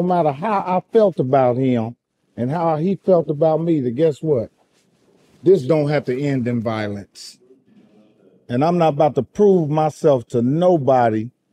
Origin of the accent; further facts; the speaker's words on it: Indianapolis, Indiana, United States; My wife from Chicago, I'm from Indianapolis. I'm a little country compared to her.